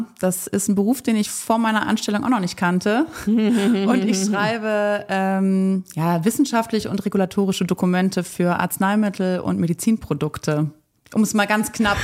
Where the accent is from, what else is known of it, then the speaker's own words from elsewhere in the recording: Haan, North Rhine-Westphalia, Germany; weil ich auch aus so einer ähnlich kleinen Stadt komme, wo ich groß geworden bin, in Hahn bei Hilden, Wuppertal.